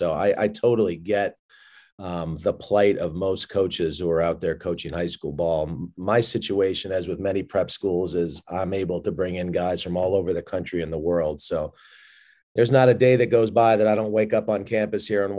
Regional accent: Massachusetts, United States; introduced me to people that I couldn't even have conceived of growing up in Massachusetts in the 1970s.

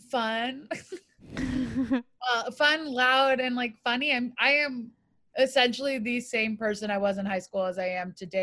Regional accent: Illinois, United States; Also, like, I grew up in the North Shore, which is

